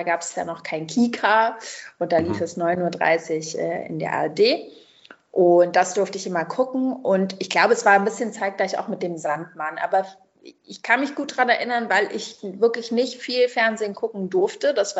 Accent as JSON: {"language": "German", "region": "Berlin", "country": "Germany", "tie": "born or raised there", "said": "Ich bin in Berlin groß geworden."}